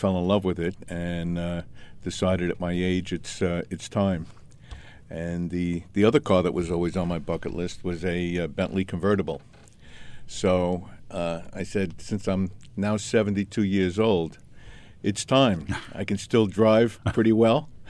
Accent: Valley Stream, New York, United States; my mom and dad are no longer with us, but I grew up in Valley Stream, and I had a Thunderbird. A 1958 Thunderbird.

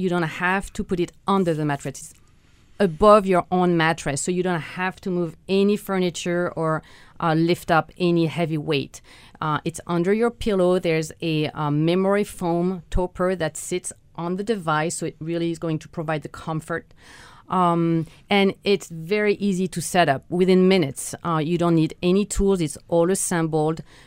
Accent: France; English is a second language; If you wonder where my accent is from, I'm from France originally

